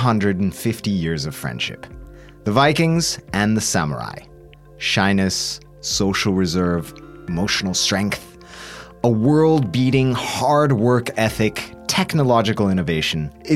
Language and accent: English; Bolivia; When I was growing up, I grew up in Bolivia.